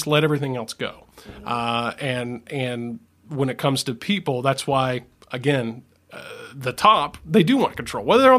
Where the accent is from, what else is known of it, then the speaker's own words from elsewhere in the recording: Tennessee, United States; also born or lived in Alabama; I was born in Alabama, raised in Tennessee.